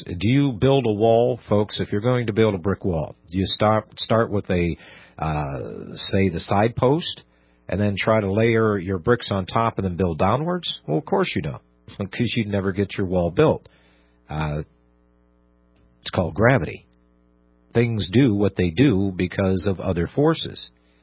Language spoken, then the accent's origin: English; Pennsylvania, United States; I remember this as a kid growing up in Pennsylvania, that not everything was located at the mall.